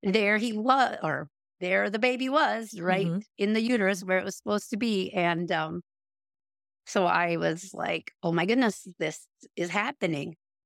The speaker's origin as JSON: {"language": "English", "region": "Minnesota", "country": "United States", "said": "We are from Southwest Minnesota, very rural farming community. My husband is a farmer."}